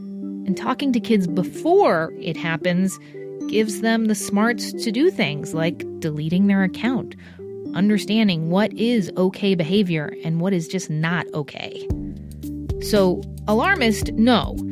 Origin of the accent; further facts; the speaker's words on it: New Jersey, United States; New Jersey, my home state.